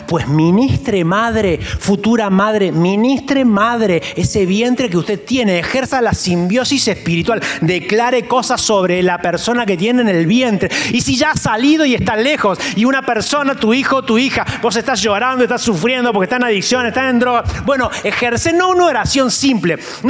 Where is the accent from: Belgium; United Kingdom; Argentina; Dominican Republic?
Argentina; Comodoro Rivadavia, Chubut; born there; esa escena es en el sur donde yo nací, en Comodoro Rivadavia, en la provincia de Chubut.